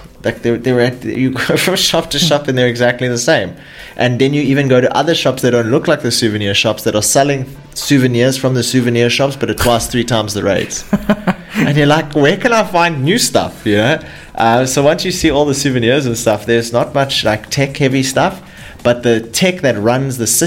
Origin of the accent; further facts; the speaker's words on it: South Africa; You know, as a South African, you know, being able to go places like if you go to Joburg, if you go to Cape Town, us South Africans, we're super hyper aware.